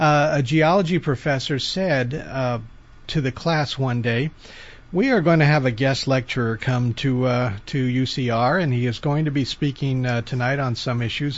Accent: Los Angeles, California, United States; I have been born and bred in Los Angeles, California, and I kind of was raised on the mother's milk of television.

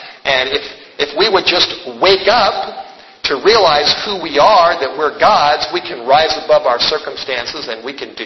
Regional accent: Los Angeles, California, United States; As I was growing up in the Hollywood Hills, I remember driving over the hill and going down onto Hollywood Boulevard

